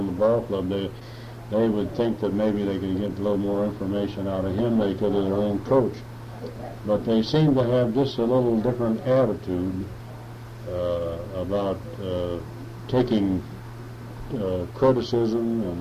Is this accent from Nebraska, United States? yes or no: yes; Omaha, Nebraska, United States; also born or lived in Beaver, Nebraska; I was born in Nebraska, Beaver, Nebraska.